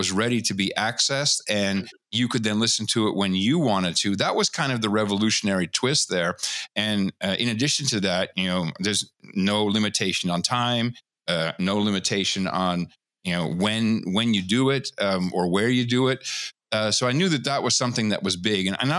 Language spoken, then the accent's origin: English; Amsterdam, North Holland, Netherlands; especially growing up in Amsterdam